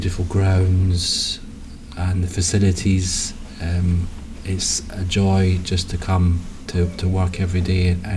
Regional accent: Scotland, United Kingdom; moved away as an adult; now in England; Yes, I moved from Scotland to England in 1997 when I was 19 years old, way back then. And yes, I do have family there.

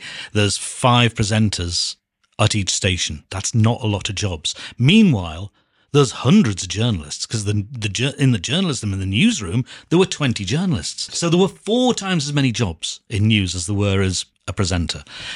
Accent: Liverpool, North West England, United Kingdom; Right, so I'm from Liverpool. I lived a very, very standard, bog-standard life.

